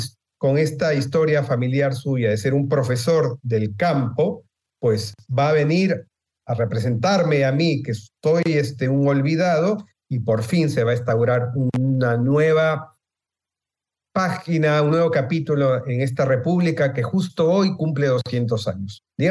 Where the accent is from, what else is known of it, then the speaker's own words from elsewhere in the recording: Peru; eso que yo tanto me preocupa en mi país, que cuando no hay instituciones enraizadas, uno termina creyendo que un mesías va a venir a sacarte